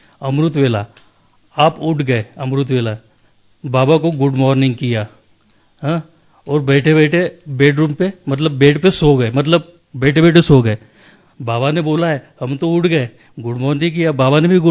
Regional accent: Maharashtra, India; now in Indore, India; मैं इंदौर से हूँ और सेंटर देवास, वो बेसिकली मैं महाराष्ट्र का हूँ, और

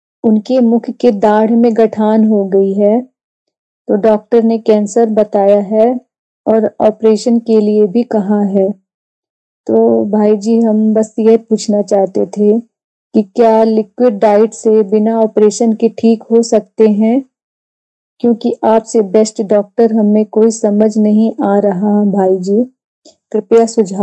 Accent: Madhya Pradesh, India; हम मध्य प्रदेश से हैं

